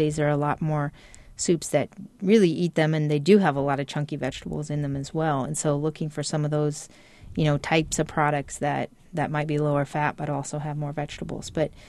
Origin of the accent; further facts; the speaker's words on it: Iowa, United States; I mean, I grew up in Iowa in a small farming community, and I knew some of the farmers I knew were trying to do things without as many chemicals, and some weren't.